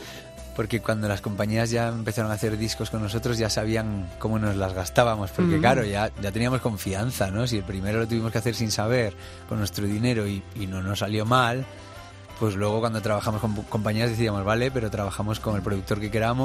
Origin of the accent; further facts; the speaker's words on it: Cantabria, Spain; Y cada vez que bajamos a Madrid, porque somos de Cantabria